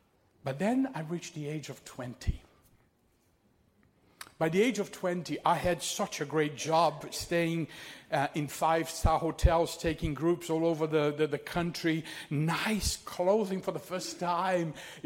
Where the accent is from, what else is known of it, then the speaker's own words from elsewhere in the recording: Brazil; I was born in Brazil and grew up in Brazil. I was surrounded by poverty.